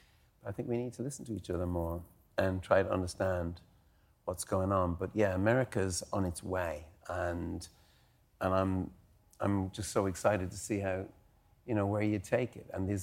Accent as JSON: {"language": "English", "country": "Ireland", "said": "we're Irish people"}